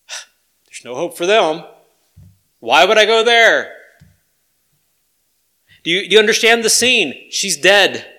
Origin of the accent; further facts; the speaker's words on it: Georgia, United States; I grew up in Georgia, okay, I'm from the South, and I know we have this saying, bless their little hearts.